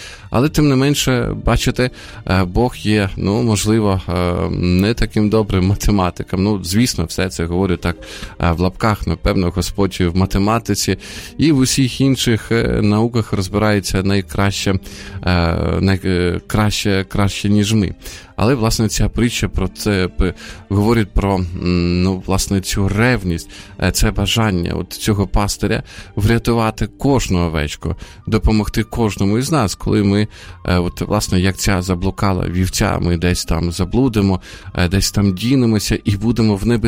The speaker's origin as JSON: {"language": "Ukrainian", "town": "Izium", "region": "Kharkiv Oblast", "country": "Ukraine", "tie": "born or raised there", "said": "ми приїхали разом з нашою молоддю, з мого рідного міста Ісум, приїхали на Дні молоді в Житомир."}